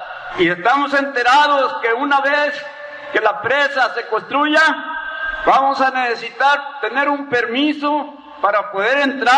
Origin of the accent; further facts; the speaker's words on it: Nayarit, Mexico; Vengo de la presa de Las Cruces.